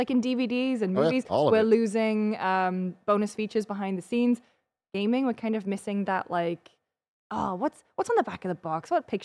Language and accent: English; United Kingdom; as a British person with a British PSN account